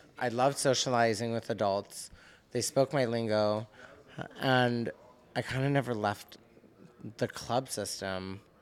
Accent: England, United Kingdom; I started going out when I was raised in England.

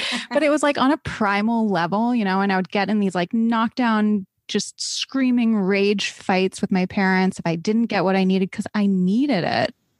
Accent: East Coast, United States; You know, I grew up on the East Coast. I went to private school. My dad was a doctor.

